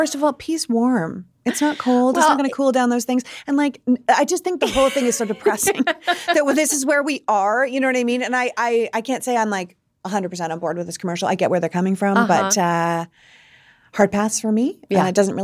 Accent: Canada; I am Canadian, but he's doing a great job.

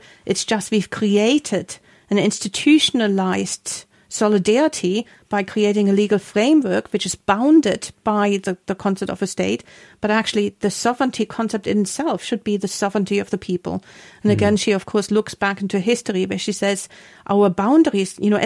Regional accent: Germany; also born or lived in Scotland; now in England, United Kingdom; You know, I'm from Germany. I met you in Scotland. Yep. We moved to England.

